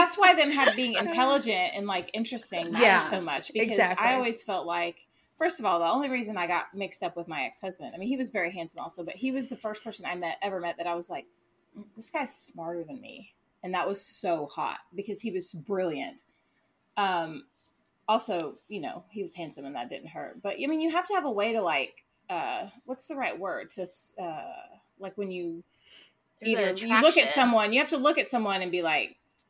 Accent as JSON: {"language": "English", "region": "Georgia", "country": "United States", "said": "It's you're from California and I'm from Georgia, but we're basically have the same upbringing."}